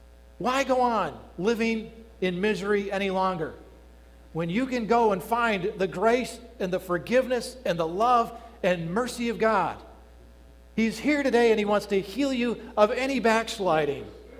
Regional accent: Union Grove, United States; I grew up in Union Grove, 3,000 people.

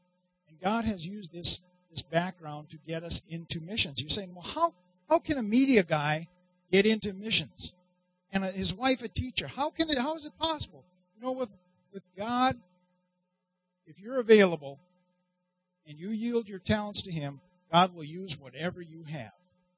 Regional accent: Wisconsin, United States; also born or lived in South Dakota; So born and raised in Wisconsin, over to South Dakota for all practicality for work, and then into ministry from that point.

